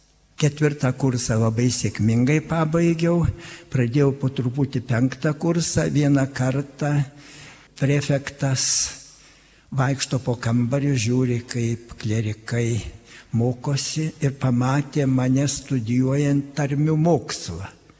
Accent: Pasvalys, Panevėžys County, Lithuania; now in Samogitia, Lithuania; kaip aš atsidūriau Žemaitijoje, būdamas aukštaitis nuo Pasvalio.

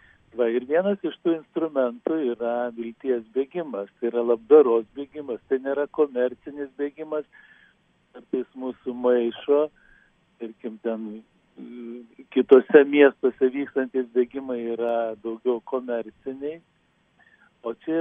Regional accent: Klaipėda, Klaipėda County, Lithuania; teko ieškoti vietos gimtajame mieste, Klaipėdoje.

